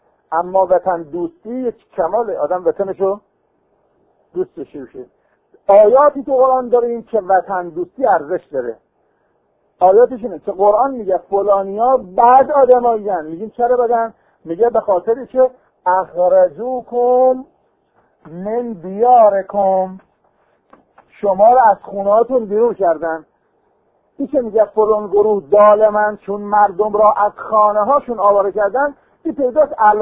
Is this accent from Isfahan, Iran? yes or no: yes; Kashan, Isfahan, Iran; یه وقت با هم میگن که بچه کجا؟ میگم بچه کاشون.